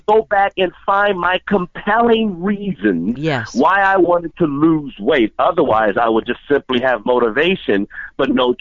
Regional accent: Gary, Indiana, United States; I'm from the Midwest, born and raised in Gary, Indiana, which is right outside of Chicago.

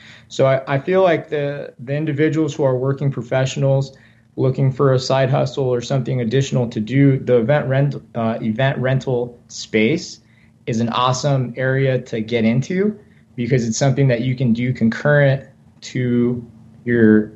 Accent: Ontario, California, United States; So I grew up in Ontario, California, just like Justin mentioned, single parent household.

